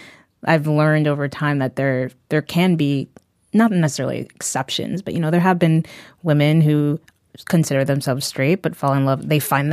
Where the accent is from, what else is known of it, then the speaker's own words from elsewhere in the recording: Connecticut, United States; I grew up in the New Haven County area, so.